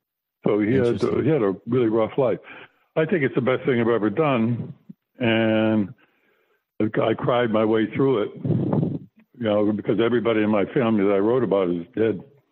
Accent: Florida, United States; My wife, we come from Florida.

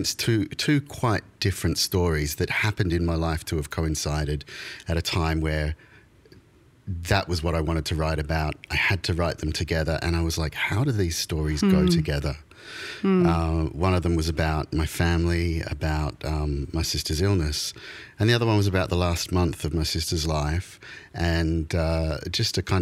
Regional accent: Perth, Western Australia, Australia; Well, we were the only mixed race kids that we knew growing up in Perth.

